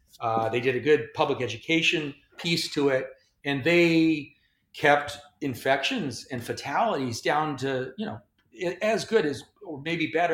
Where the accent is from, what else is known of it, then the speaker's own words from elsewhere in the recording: Montana, United States; My home state of Montana, they announced yesterday or the day before, all universities have been shut.